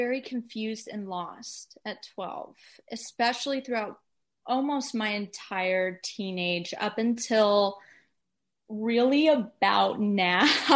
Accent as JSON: {"language": "English", "town": "Atlanta", "region": "Georgia", "country": "United States", "also_born_or_lived": "Florida / New York", "lives_now": "Los Angeles, United States", "said": "I'm from Atlanta, Georgia."}